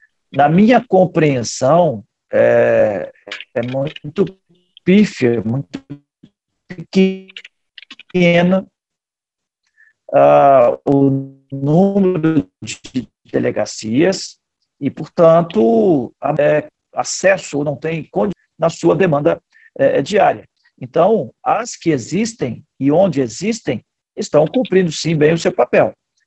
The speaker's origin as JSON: {"language": "Portuguese", "region": "Minas Gerais", "country": "Brazil", "said": "Eu sou de Minas Gerais, então posso falar da realidade de Minas Gerais."}